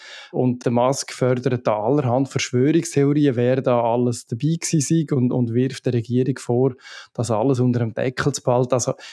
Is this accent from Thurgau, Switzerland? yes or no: no; Nidwalden, Switzerland; Nidwalden, wo ich aufgewachsen bin